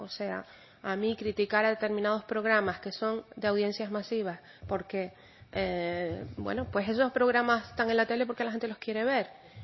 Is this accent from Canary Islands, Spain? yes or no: yes; Canary Islands, Spain; un pueblo como el canario, que tiene una idiosincrasia propia y que vive en un mundo globalizado donde cada vez es más difícil mantener nuestras señas culturales, nuestras señas de identidad